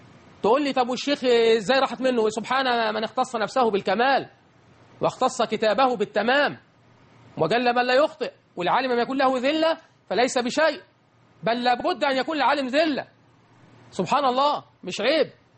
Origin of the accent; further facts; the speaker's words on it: Suez, Suez Governorate, Egypt; انا اذكر وانا طفل صغير في الستينيات رايت امي رحمها الله تعالى ونساء بلدنا في السويس يغطين وجوههن اذا خرجنا